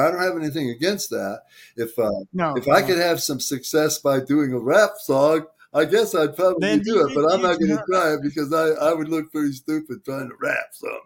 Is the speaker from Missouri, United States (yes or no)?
no; Detroit, Michigan, United States; So then when me and my brothers were younger, like in our teens, growing up in Detroit, we had some really good close friends